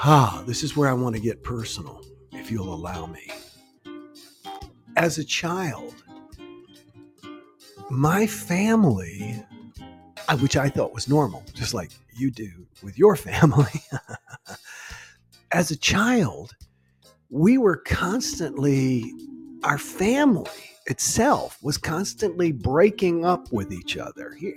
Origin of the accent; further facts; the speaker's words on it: the South, United States; accent: southern; my southern accent always comes out.